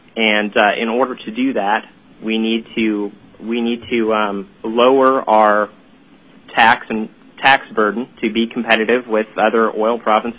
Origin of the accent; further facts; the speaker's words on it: Anchorage, Alaska, United States; I'm from Anchorage, but I'm really from all over the state. My family's been here for generations, and I hope we stay here for generations.